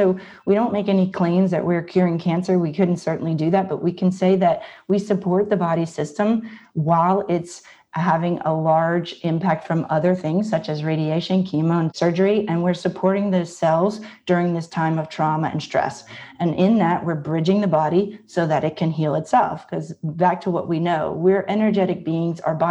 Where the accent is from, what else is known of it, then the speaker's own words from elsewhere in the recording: New Orleans, Louisiana, United States; So I'm from New Orleans. I graduated from LSU Medical School in internal medicine, and I come from a family of physicians.